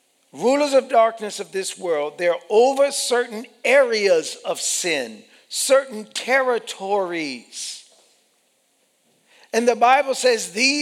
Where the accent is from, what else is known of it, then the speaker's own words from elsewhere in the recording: Orangeburg, South Carolina, United States; I was born and raised in Orangeburg.